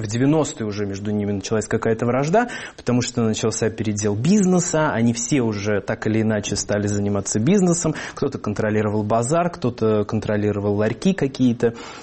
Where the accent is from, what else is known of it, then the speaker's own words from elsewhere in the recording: Kazan, Tatarstan, Russia; Я из Дербышек. Я из Дербышек. Это район, собственно, Казани. Чуть находится поодаль, заводской район